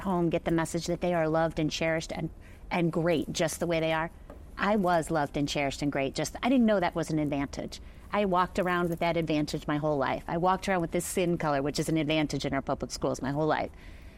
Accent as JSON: {"language": "English", "town": "Southfield", "region": "Michigan", "country": "United States", "tie": "born or raised there", "said": "I grew up just outside of Detroit in an inner ring suburb, but grew up in the city."}